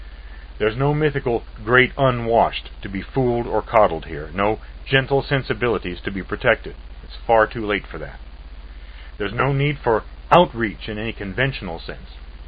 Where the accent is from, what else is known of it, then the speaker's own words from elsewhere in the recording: Canada; My father was in the Air Force and I grew up in Canada.